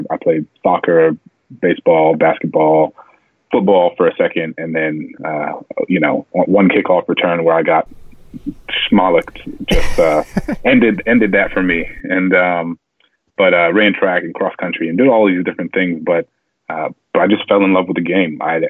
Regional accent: New Orleans, Louisiana, United States; Yeah, so I'm born and raised in New Orleans, and it's fascinating, actually.

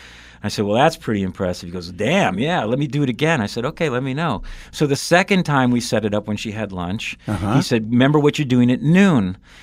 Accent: New York, United States; Because I was from New York and he was proud.

